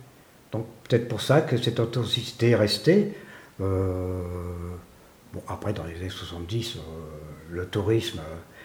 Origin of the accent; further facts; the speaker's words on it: Paris, Île-de-France, France; le quartier de mon enfance, c'est Montmartre.